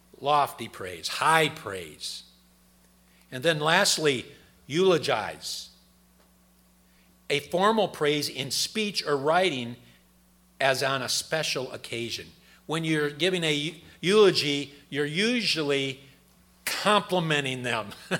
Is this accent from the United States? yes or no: yes; Midwest, United States; now in New England, United States; When I came to New England, being a Midwesterner, being a Northerner, so still understanding the North's way